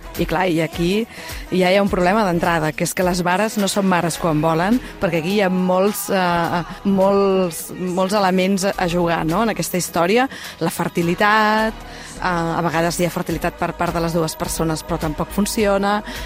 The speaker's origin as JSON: {"language": "Catalan", "town": "Tarragona", "region": "Catalonia", "country": "Spain", "said": "Què m'has de dir, que sóc de Tarragona i es veu que som els pitjors?"}